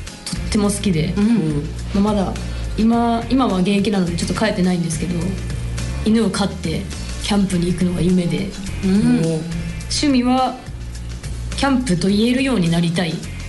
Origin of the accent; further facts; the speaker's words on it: Yokohama, Kanagawa, Japan; はい、出身は神奈川県の横浜市になります。